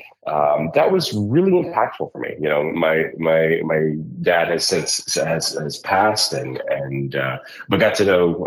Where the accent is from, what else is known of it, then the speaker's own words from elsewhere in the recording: Texas, United States; I grew up in small town Texas, homeschooled kid. I was the oldest of seven kids.